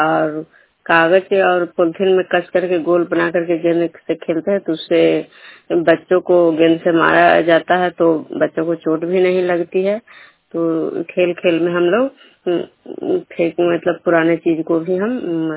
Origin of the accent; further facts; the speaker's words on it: Nalanda, Bihar, India; मैं विष्णुपुर ग्राम खजरा पंचायत नालंदा जिला ननौसा प्रखंड के निवासी हूँ।